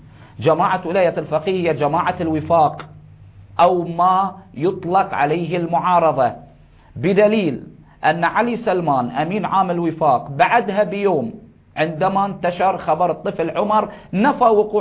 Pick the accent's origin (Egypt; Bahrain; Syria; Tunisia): Bahrain; نحن أبناء البحرين، أهل البحرين